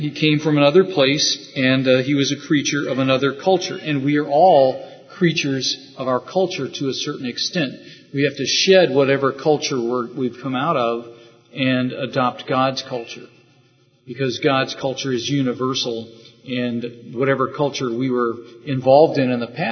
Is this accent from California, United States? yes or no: yes; California, United States; For instance, I grew up in California for the most of my life.